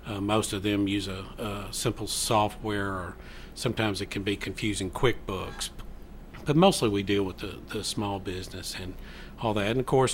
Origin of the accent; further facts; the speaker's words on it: Nashville, Tennessee, United States; But I came up to Murfreesboro probably January of 97. I'm originally from Nashville